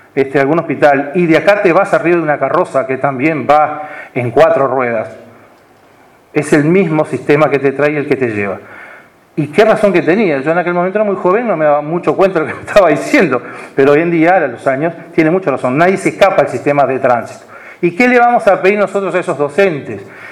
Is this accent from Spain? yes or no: no; Uruguay; el enamoramiento de la democracia que tenemos como uruguayos